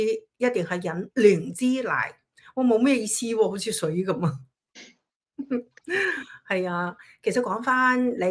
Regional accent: Hong Kong; 想有心机作为香港人

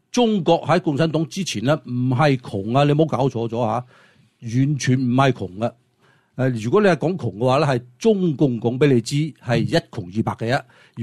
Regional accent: California, United States; 係令到咗我哋加州人咧係加重咗好多負擔啊

